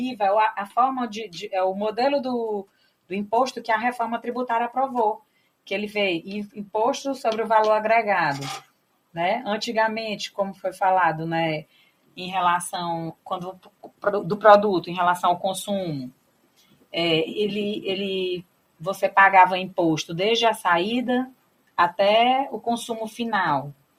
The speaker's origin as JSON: {"language": "Portuguese", "town": "Teresina", "region": "Piauí", "country": "Brazil", "said": "Eu sou teresinense."}